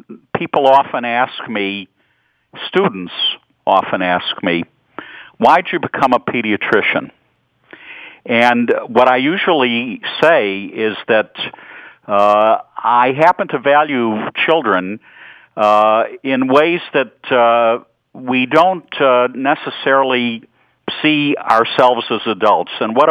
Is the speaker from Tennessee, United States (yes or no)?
no; Chicago, Illinois, United States; accent: Chicago; also born or lived in San Francisco; now in Baltimore, United States; Nestor, you've picked up my Chicago accent. One never loses that, even though I left Chicago in 1977, which is a long time ago.